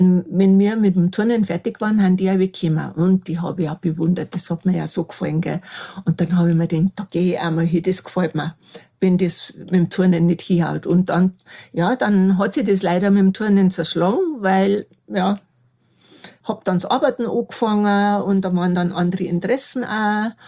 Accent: Rosenheim, Bavaria, Germany; bin ja aus Rosenheim

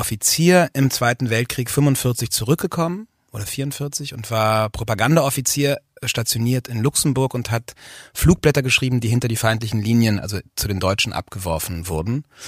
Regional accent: Austria; in das Dorf meiner Eltern, in mein Heimatdorf in Österreich gekommen

